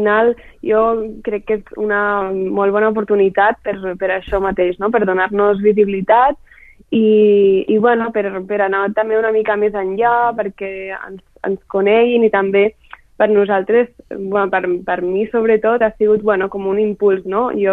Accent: Andorra; Sí, bueno, jo com a andorrana també, i que m'encanta la natura

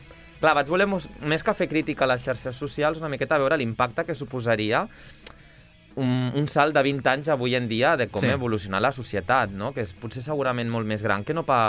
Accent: Palamós, Catalonia, Spain; now in Barcelona, Spain; quan surto de Barcelona, per dir-ho a mi, el meu poble seria Palamós.

